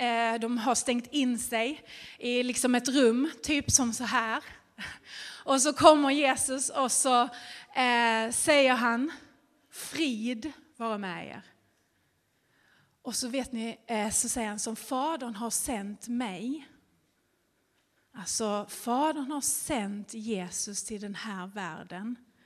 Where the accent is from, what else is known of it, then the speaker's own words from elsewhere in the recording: Skåne, Sweden; jag är skåning från början så det, där finns lite fight där